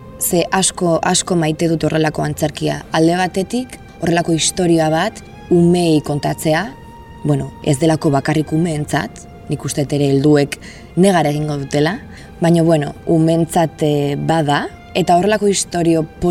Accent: Zumarraga, Basque Country, Spain; eta aktorea naiz. Zumarragakoa naiz, Donostitik gertu dagoen herri txiki batetik, nator.

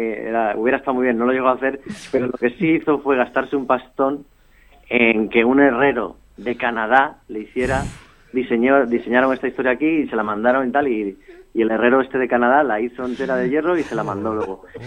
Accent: Vigo, Galicia, Spain; Yo he vivido mucho tiempo en Galicia, de pequeño, en Vigo.

